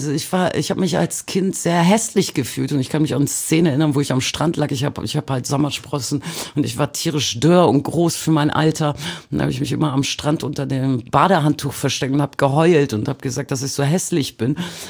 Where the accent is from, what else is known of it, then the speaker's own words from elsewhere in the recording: Bremen, Germany; in meiner Heimatstadt Bremen